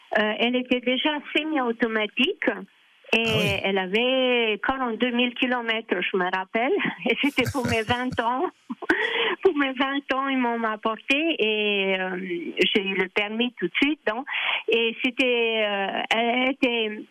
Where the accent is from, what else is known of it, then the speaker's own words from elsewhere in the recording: Bucharest, Romania; À l'époque, j'habitais à Bucarest, parce que je viens de Bucarest, et en Roumanie